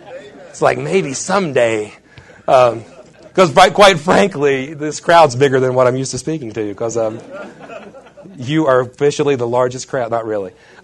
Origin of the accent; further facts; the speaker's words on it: West Virginia, United States; I pastor a small church in a small town in my home state of West Virginia.